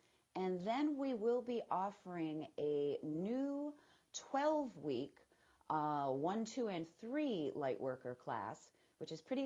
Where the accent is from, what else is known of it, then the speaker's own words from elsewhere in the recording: New York, United States; now in Los Angeles, United States; Like I mentioned, I am from New York State, and I often travel back there.